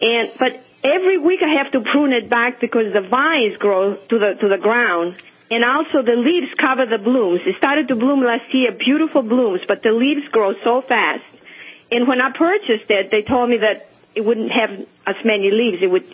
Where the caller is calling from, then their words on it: Marlborough, Massachusetts, United States; I'm calling from Marlboro, Massachusetts.